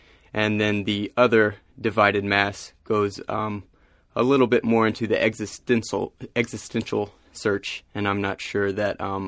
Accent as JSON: {"language": "English", "town": "Marietta", "region": "Georgia", "country": "United States", "tie": "born or raised there", "also_born_or_lived": "New York / California", "said": "And then my family settled here in Marietta when I was a toddler. So I grew up in Marietta, had no idea what was happening in the city"}